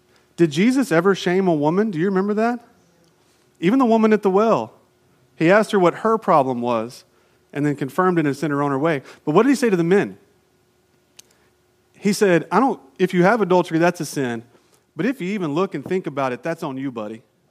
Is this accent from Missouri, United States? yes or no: no; Toccoa, Georgia, United States; When I was growing up in Toccoa, Georgia, in Northeast Georgia, there was this college